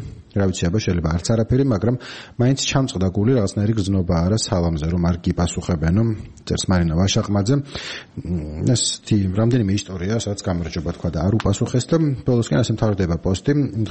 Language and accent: Georgian; Mtskheta, Mtskheta-Mtianeti, Georgia; ახლა მე მცხეთელი ვარ და იქ ვესალმებით ერთმანეთს.